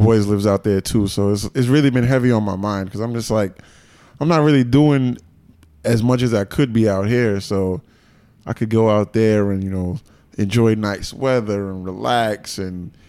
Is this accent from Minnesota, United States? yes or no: no; New York City, New York, United States; So I'm born and raised in New York City.